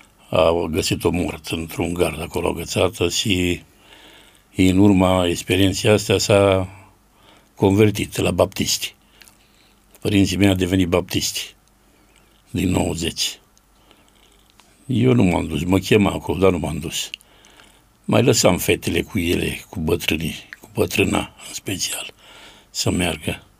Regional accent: Vulcan, Hunedoara County, Romania; born there; M-am născut în Vulcan, am avut între patru surori și băiat, 5 copii. Familia a fost mai săracă, pe timpul atunci, 55

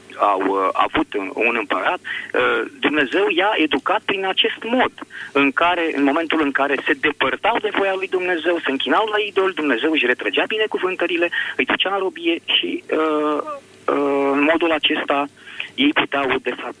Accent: Bucharest, Romania; sunt din București.

